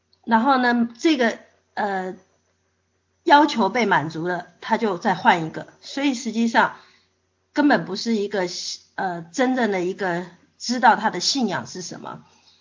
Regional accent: Taiwan; 因为我是从台湾来的，在台湾是一个多神论的一个背景

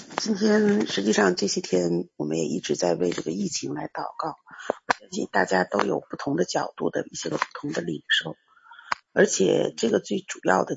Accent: China

